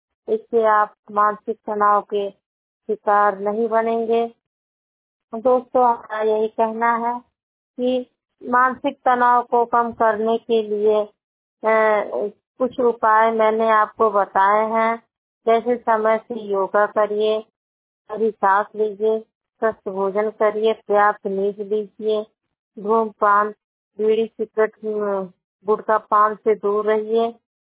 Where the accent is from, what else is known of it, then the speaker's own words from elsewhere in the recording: Uttar Pradesh, India; मैं आपको बताना चाहती हूँ, मेरा जिला संत कबीरनगर है। मेरी उम्र है 32 साल।